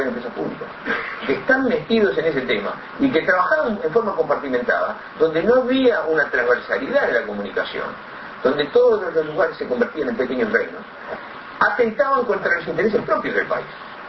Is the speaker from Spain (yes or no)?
no; Uruguay; y era la percepción que teníamos como uruguayos